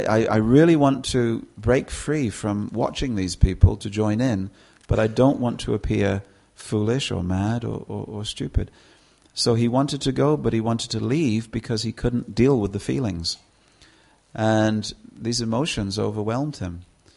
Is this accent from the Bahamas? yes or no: no; United Kingdom; But actually I can't join them because I'm British.